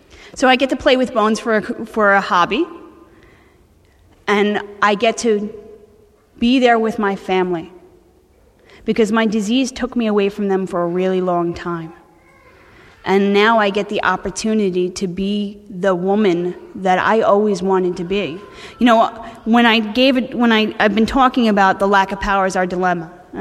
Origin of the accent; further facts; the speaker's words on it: New York, United States; No, which is really cool because I'm from New York and everybody's really uptight.